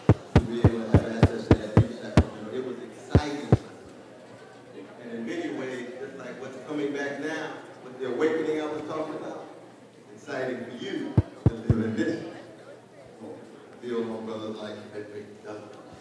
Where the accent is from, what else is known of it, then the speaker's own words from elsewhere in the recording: Tulsa, Oklahoma, United States; born there; See, I was born in Tulsa, Oklahoma. Has anybody ever been to Oklahoma?